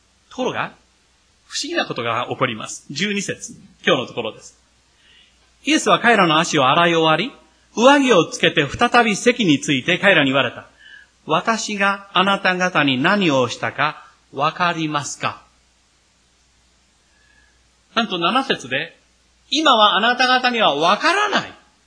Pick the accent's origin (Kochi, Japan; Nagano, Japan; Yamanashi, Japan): Kochi, Japan; 私のふるさと、高知にですね、板垣泰助という人がいました。